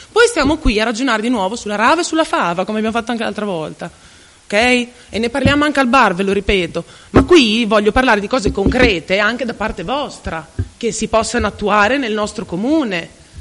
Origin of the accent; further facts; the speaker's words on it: Rovereto, Trentino-Alto Adige, Italy; sono limitata io, ma va benissimo, sarò limitata, sono di Rovereto